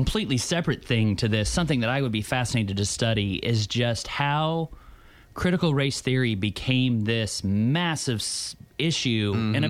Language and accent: English; Tulsa, Oklahoma, United States; I come from Tulsa, Oklahoma. I was born and raised.